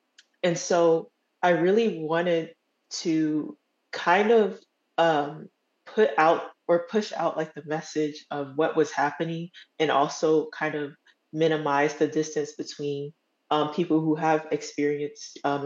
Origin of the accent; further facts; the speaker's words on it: Missouri, United States; I'm focusing primarily on North St. Louis and North County. I am from North County.